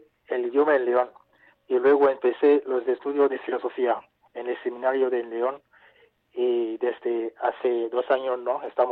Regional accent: Côte d’Ivoire; Spanish is a second language; now in Salamanca, Spain; vengo de Costa de Marfil y llevo ya casi 5 años aquí estudiando. Y el primer año estudié el idioma en León

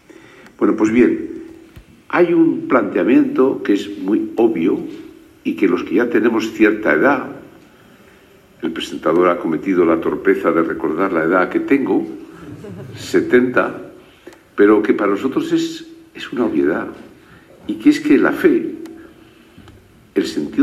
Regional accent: Basque Country, Spain; En mi tierra vasca, en el País Vasco, no hay un problema de conciencia nacional, esencialmente.

